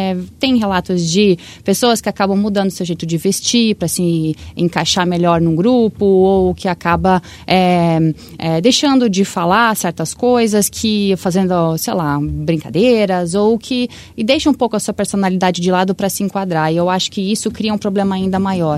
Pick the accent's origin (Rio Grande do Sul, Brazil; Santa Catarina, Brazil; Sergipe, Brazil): Santa Catarina, Brazil; Blumenau; eu sou de Blumenau. Eu fui criada num sítio.